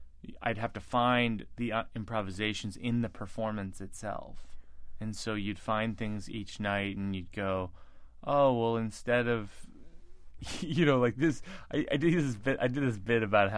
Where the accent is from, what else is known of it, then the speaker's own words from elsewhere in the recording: New Jersey, United States; I'm from Jersey. This guy's a genius.